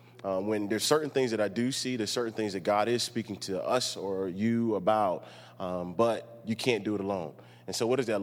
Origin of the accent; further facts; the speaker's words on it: Miami, Florida, United States; As he said … I'm originally from Miami, Florida. Miami Gardens is what it's called now, right next to the Dolphin Stadium there.